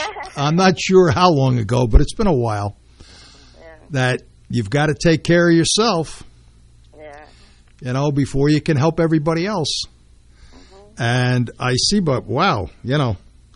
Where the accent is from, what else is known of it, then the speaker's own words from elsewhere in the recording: Brooklyn, New York, United States; I mean, I was born in Brooklyn.